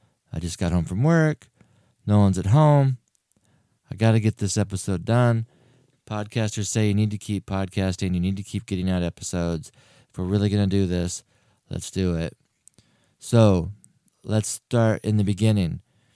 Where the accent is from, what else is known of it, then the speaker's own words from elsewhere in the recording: Oregon, United States; By the way, we're from Oregon. We are in Oregon.